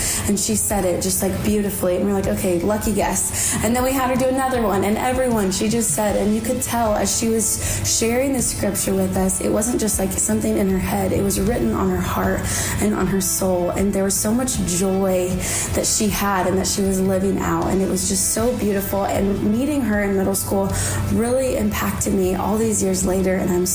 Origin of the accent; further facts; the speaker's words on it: West Coast, United States; when I was in middle school, I finally got to meet her because we grew up on the West Coast and she was on the East Coast.